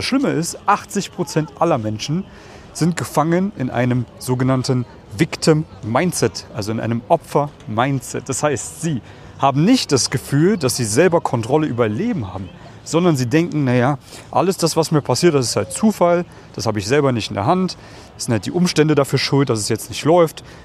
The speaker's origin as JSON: {"language": "German", "region": "East Germany", "country": "Germany", "said": "Ich komme ja aus Ostdeutschland, aus einem Kuhkaff, wo die Leute nicht so viel Geld haben. Meine Großeltern sind geflüchtet aus dem Krieg"}